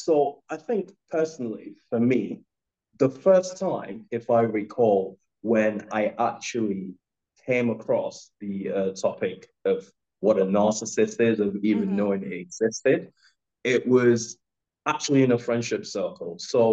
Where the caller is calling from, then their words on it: Lagos, Nigeria; Yeah, I'm actually dialing in from Lagos, Nigeria. So some people who don't know where that is, it's actually on the west coast of Africa. So pretty hot there.